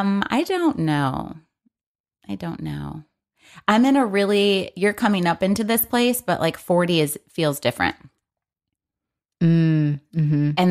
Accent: Michigan, United States; Oh, don't forget, we're both from Michigan. Sometimes it sneaks out.

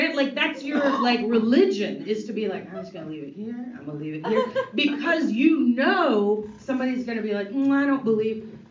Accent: United States; So I was only a junior there, so I wasn't Rus, but I was from America, so I was a bit of a celebrity.

